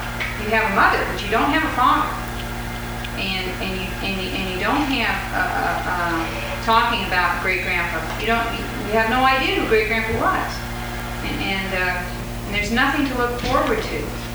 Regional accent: Medford, Oregon, United States; I came from Medford, Oregon, and … was not allowed to stay overnight back in the 40s in Medford, Oregon. That tells you what kind of a town I grew up in, of 25,000 white people.

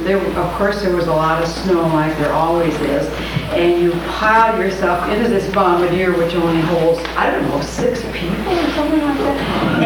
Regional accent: Bellingham, Washington, United States; Our first … from Bellingham, Washington.

